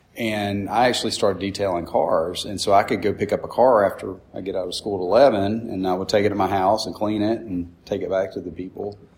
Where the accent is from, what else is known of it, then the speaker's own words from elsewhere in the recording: Cumberland, Maryland, United States; born there; Okay, I was born in Cumberland, Maryland. My family were kind of railroad people. Grandfather worked for the railroad, my dad did. So my dad got transferred a lot.